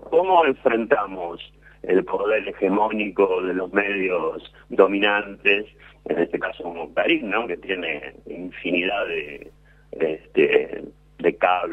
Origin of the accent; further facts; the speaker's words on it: Buenos Aires, Argentina; accent: porteño; así como seguramente ustedes identificarán mi acento porteño